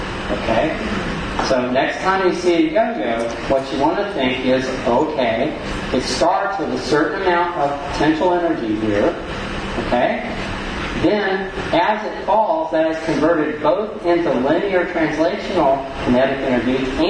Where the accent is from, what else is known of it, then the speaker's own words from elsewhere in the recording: the South, United States; I grew up in the South, so we say it takes a crack load of energy to get it spinning.